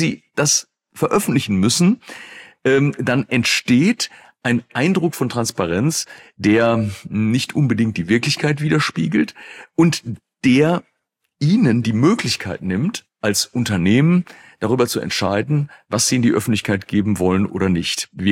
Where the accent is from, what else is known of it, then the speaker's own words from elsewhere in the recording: North Rhine-Westphalia, Germany; als Rheinländer